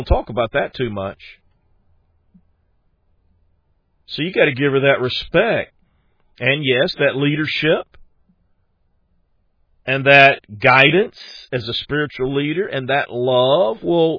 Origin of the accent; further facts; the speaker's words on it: South Carolina, United States; I'm from South Carolina. But I went to school in New Orleans, and so I learned a little bit of that Cajun culture.